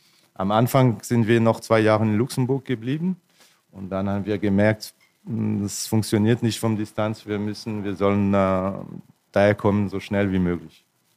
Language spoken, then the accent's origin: German; Grand Est, France; German is a second language; now in Roquemaure, France; Ich komme ursprünglich aus der Elsass.